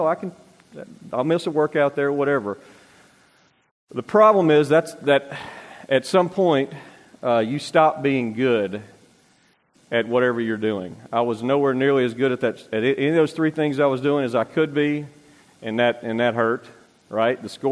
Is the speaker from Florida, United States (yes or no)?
no; Louisiana, United States; I'm a pretty mellow guy. I grew up in Louisiana, but I have always been obsessive about whatever I get myself into.